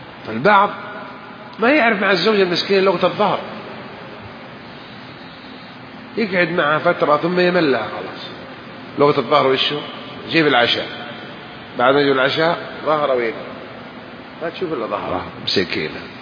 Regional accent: Hejaz, Saudi Arabia; كلمة خطية اللي يقولونها أهل الشام ما تساوي عندنا أهل الحجاز؟

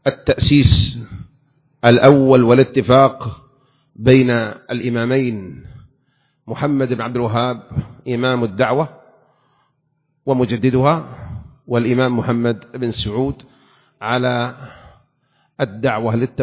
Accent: Saudi Arabia; بلادنا المملكة العربية السعودية

